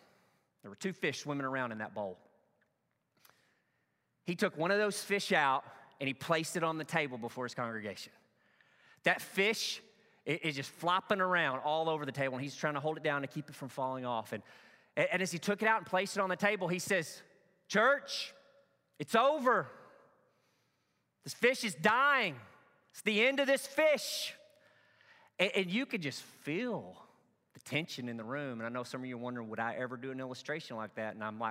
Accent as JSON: {"language": "English", "town": "Truman", "region": "Arkansas", "country": "United States", "tie": "born or raised there", "said": "You know that I grew up in Northeast Arkansas. If you were to go back to in time to the era in which I grew up in the 80s and 90s in Northeast Arkansas, you would have seen, especially in my town of Truman"}